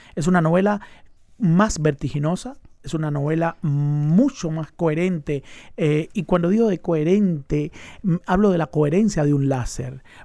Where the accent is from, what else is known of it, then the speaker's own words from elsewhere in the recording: Cuba; moved away; Cuando salí de Cuba y me vi lejos, entonces pude tener una visión de conjunto más interesante